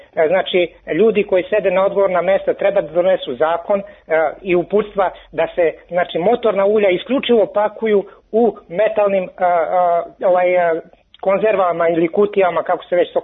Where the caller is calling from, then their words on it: Smederevo, Serbia; Evo ovako, znači, ja sam iz Smedereva